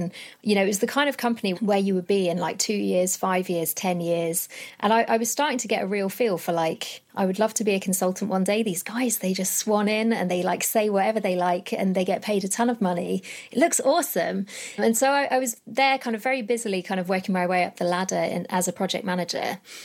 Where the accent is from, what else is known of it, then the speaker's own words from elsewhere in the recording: Watford, East of England, United Kingdom; Age 25, 26, I moved down to London. And to be honest, I'm from Watford originally. So that was kind of my stamping ground anyway.